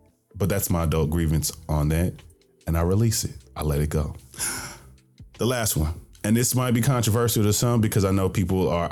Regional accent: Jackson, Tennessee, United States; living in my hometown of Jackson, Tennessee, yeah, you might be a king.

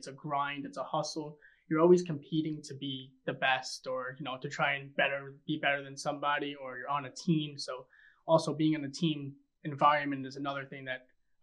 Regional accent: Port St. Lucie, Florida, United States; also born or lived in Staten Island, New York; So I was born in Staten Island, New York. I lived there until I was 11 years old. We moved to Florida. We moved to Port St. Lucie. From there, I lived there till I was finished with college.

